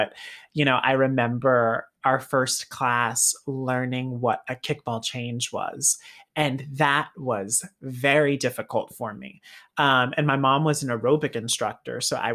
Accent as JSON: {"language": "English", "region": "Southern United States", "country": "United States", "tie": "born or raised there", "said": "And I think just being a kid growing up in the South and knowing that I was a little gay kid"}